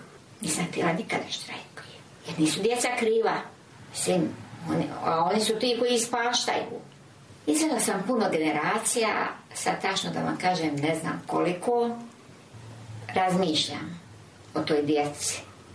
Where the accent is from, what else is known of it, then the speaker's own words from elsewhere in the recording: Republika Srpska, Bosnia & Herzegovina; a ja sam došla iz Ravne Semberije gdje je bilo sve